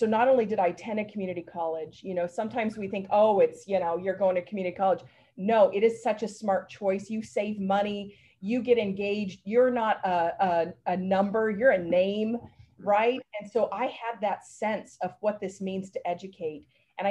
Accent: Oregon, United States; so I'm originally from Oregon. I come from the West Coast. In fact, my family line, they came by wagon train and it goes all the way back. And so I actually grew up in a very rural community in Southern Oregon in the mountains.

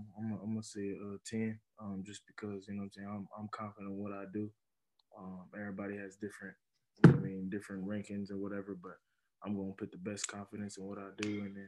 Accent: Indianapolis, Indiana, United States; if it'd be really cool if I got drafted to the Colts where that's my hometown. So, I mean, really get to be from Indianapolis and play for the Indianapolis Colts would be a dream come true.

